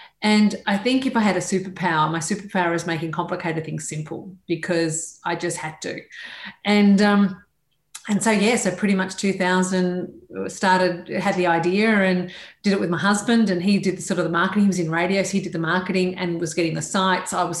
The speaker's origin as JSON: {"language": "English", "town": "Boronia", "region": "Victoria", "country": "Australia", "tie": "born or raised there", "said": "Mate, I grew up in Boronia. I beat you, right?"}